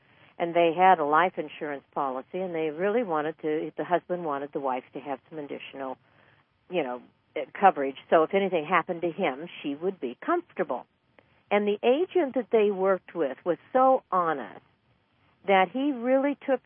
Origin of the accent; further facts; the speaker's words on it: Los Angeles, California, United States; Well, I grew up in Los Angeles proper. I lived for many, many years in Inglewood and Burbank and Glendale and Burbank.